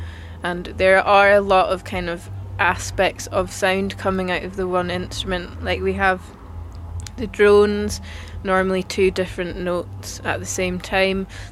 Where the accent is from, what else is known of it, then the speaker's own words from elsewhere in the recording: Scotland, United Kingdom; first language Gaelic; English is a second language; I come from the Highlands of Scotland, and my first language is Gaelic